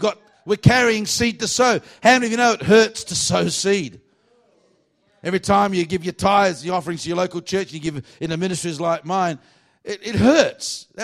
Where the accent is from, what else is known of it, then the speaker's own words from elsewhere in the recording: Australia; accent: Australian; I just said to God, Lord, if I'm moving to America, please don't let me lose my Aussie accent, please.